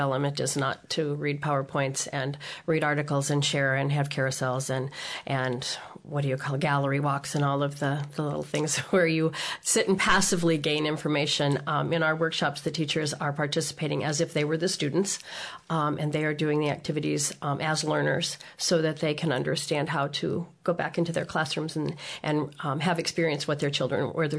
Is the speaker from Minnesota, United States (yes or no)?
no; Des Moines, Iowa, United States; also born or lived in Chicago; I'm not an Iowa native. I was born in Chicago, but I have been in Iowa since I was about 12, and went to school here in Des Moines